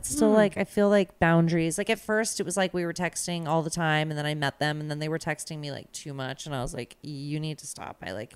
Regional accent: England, United Kingdom; because I've been going back to England my whole life.

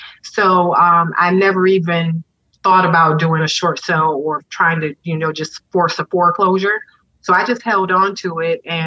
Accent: Rochester, New York, United States; So I started looking at my hometown, Rochester, New York, in terms of how can I leverage some of the properties there.

